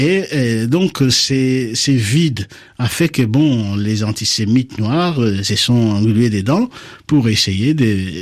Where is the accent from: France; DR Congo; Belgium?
DR Congo; moi qui vous parle en tant que juif africain noir. J'ai des coutumes qui ont fait que j'ai grandi au Congo.